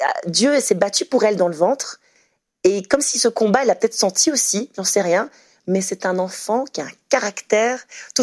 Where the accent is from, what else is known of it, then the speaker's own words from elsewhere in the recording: Mons, Wallonia, Belgium; Alors que moi, je suis de Mons, c'est quand même pas tout près